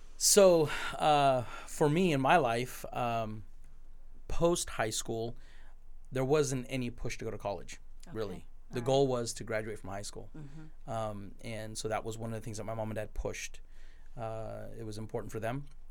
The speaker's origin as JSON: {"language": "English", "town": "Toppenish", "region": "Washington", "country": "United States", "tie": "born or raised there", "said": "My mom and dad and I, my sister and my brother, we grew up in Toppenish, Washington."}